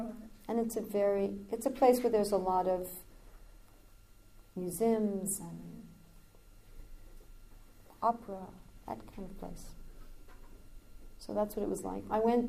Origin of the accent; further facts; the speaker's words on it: New York, United States; Then also, growing up in New York, I used to see Indian ladies in saris sometimes.